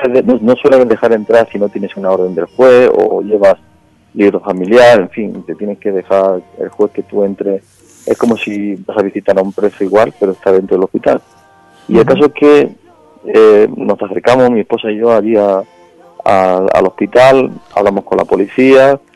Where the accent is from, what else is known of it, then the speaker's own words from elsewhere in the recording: Seville, Andalusia, Spain; born there; voy de viaje a Sevilla, allí de donde yo nací